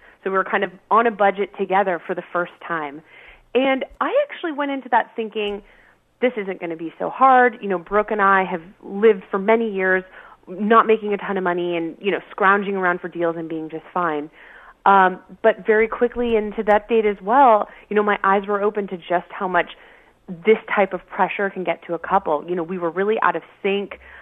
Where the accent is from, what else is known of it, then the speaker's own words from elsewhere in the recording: Napa, California, United States; So we went out with my high school sweetheart, who still lived in my hometown in Napa, California.